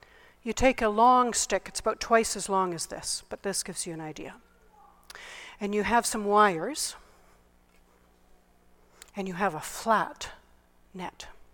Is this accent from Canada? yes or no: yes; Canada; I'm from Canada.